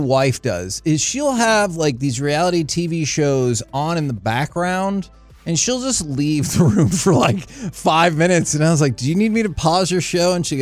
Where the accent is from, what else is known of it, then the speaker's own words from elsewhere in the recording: Texas, United States; I say Whataburger because I'm from Texas, and that's how we say it here.